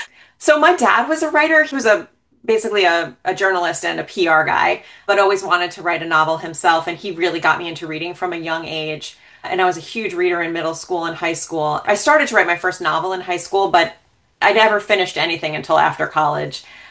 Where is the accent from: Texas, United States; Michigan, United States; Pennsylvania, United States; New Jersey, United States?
New Jersey, United States; So I grew up in North Jersey, where I still live now. I live about 5 miles from where I grew up, which is, you know, I've never lived outside of New Jersey.